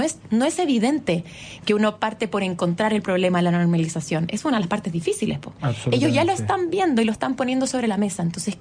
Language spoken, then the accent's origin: Spanish; Chile; como cultura chilena tenemos una tendencia también muy violenta